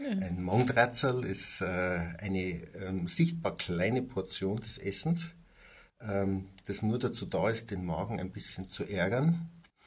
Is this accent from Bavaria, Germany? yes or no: yes; Mainburg, Bavaria, Germany; accent: West Lower Bavarian; aber ich würde es mal als Westniederbayerisch bezeichnen, was von der Herkunft her an einer Grenzregion liegt. Ja, also ich komme aus Mainburg und das ist so zwischen Ober- und Niederbayern auch historisch, sprachhistorisch genauso.